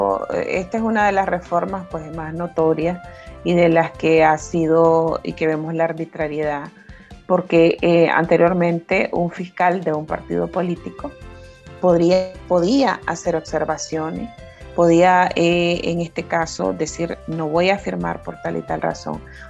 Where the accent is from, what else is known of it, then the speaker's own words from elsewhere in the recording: Nicaragua; todos somos nicaragüenses y todos somos parte de esta nación